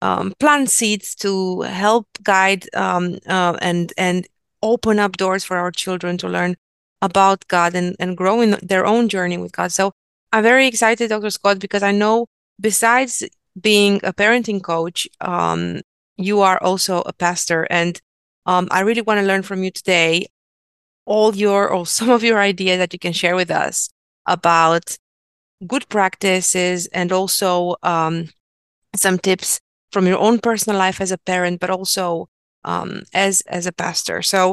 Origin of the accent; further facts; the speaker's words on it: Romania; I grew up in Romania.